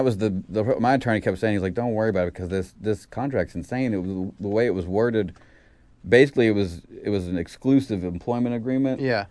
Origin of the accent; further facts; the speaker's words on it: Lexington, Kentucky, United States; I was born and raised in Lexington. That's where I started.